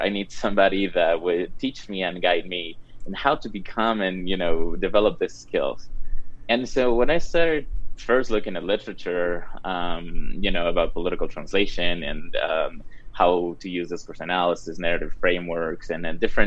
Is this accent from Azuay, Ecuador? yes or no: yes; Cuenca, Azuay, Ecuador; I'm from Cuenca, Ecuador.